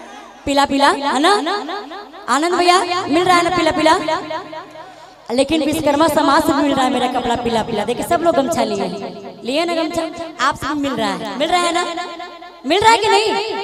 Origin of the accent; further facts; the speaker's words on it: Varanasi, Uttar Pradesh, India; क्योंकि मैं काशी से हूँ, काशी बनारस, जहाँ के हर एक रस में है बना हुआ, उसी को बोलते हैं बनारस।